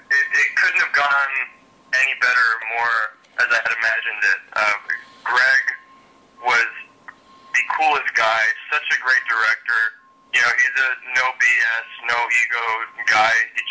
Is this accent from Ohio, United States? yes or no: yes; Ohio, United States; now in Los Angeles, United States; I'm from Ohio, but actually I live in L.A. now.